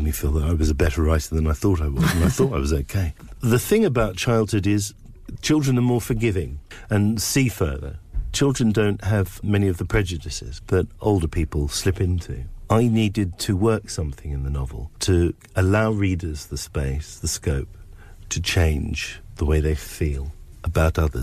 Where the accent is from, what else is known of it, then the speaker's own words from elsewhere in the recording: England, United Kingdom; Not easily, because I'm English.